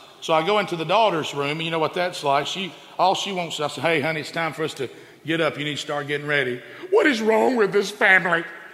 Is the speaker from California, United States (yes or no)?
no; Oxford, Alabama, United States; my wife's from Gunnersville, Alabama, and I'm from Oxford, Alabama, Marshall County.